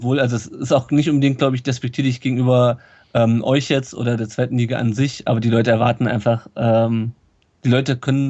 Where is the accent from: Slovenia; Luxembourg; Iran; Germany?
Germany; Kassel, Hesse; now in Stuttgart, Germany; ich komme auch ursprünglich nicht aus Stuttgart, das kommt ja auch hinzu. Ich komme ursprünglich aus Kassel.